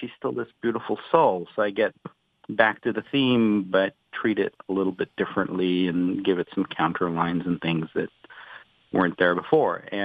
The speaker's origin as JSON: {"language": "English", "country": "Israel", "tie": "born or raised there", "said": "And I'm originally from Israel, so I grew up knowing a lot of people who survived the Holocaust"}